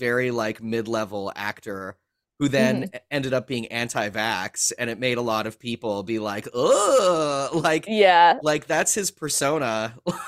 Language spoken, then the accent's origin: English; Canada; I know, I'm Canadian.